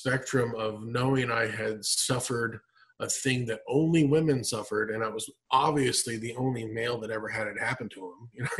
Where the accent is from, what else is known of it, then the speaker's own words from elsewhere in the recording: Anchorage, Alaska, United States; I grew up in Anchorage, Alaska, and it was December 14th, 1989, and really cold.